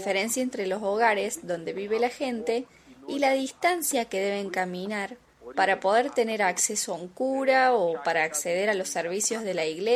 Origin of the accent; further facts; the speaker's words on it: Mbarara, Western Region, Uganda; Soy de Uganda, de la arquidiócesis de Mbarara.